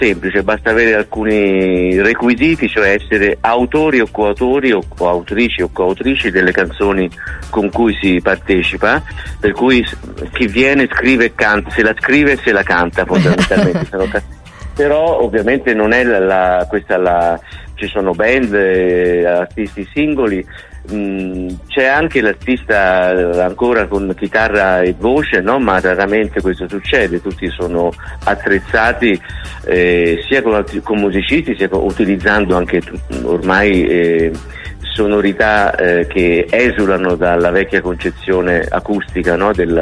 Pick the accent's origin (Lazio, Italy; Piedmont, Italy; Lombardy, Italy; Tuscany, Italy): Tuscany, Italy; io da toscano, ormai conoscitore delle Marche